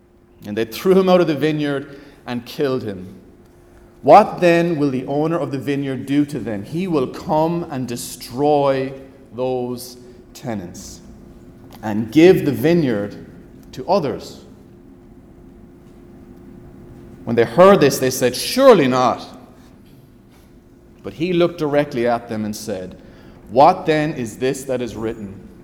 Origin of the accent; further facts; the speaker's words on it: Cork, Munster, Ireland; accent: Cork; I felt like as I was traveling on the plane back, my Cork accent was just getting thicker, so it's wonderful to be here.